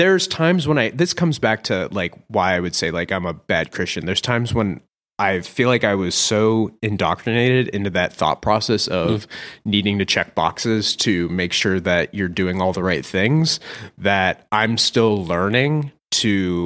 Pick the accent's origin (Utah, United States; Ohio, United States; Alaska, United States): Ohio, United States; And so where I grew up at here in Ohio, there was a very large Native American population.